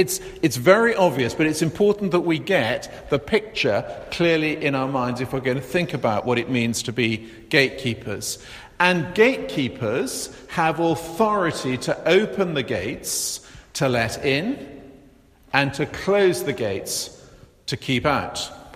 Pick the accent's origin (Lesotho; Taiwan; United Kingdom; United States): United Kingdom; Chichester, South East England; When I was little, my hometown was Chichester in Sussex.